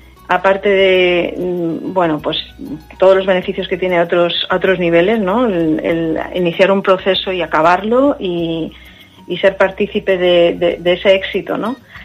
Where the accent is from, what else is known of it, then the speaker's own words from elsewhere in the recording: A Coruña, Galicia, Spain; yo soy de origen gallego, de La Coruña, y ahí ya sabéis que hay mucha tradición de buenos panes.